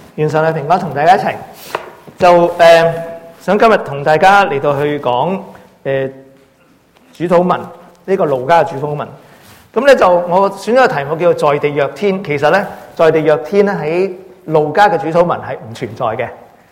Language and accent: Cantonese; China; 我哋中國人咧，本來係非常之精明計算